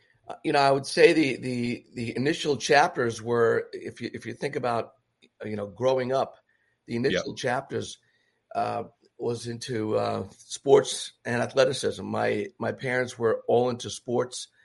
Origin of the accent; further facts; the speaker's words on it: Bronx, New York, United States; In the Bronx.